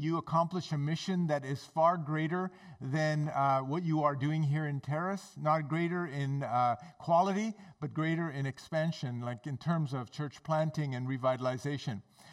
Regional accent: Pakistan; born there; I'm a British citizen. I'm a Canadian citizen and Pakistani born. So I got actually three passports.

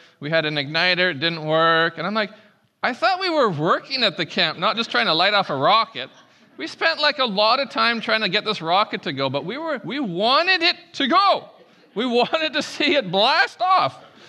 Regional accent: Prince Rupert, British Columbia, Canada; I grew up in Prince Rupert, so we hung out in the bushes a lot. If there was any forest fires in Prince Rupert, I promise that wasn't me.

